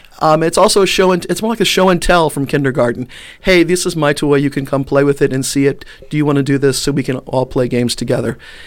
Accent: Louisville, Kentucky, United States; As I said before, I grew up in Louisville.

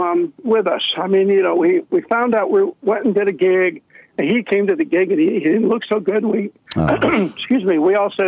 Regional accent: Detroit, Michigan, United States; he was from Cleveland. I was from Detroit. We're just two Midwest boys.

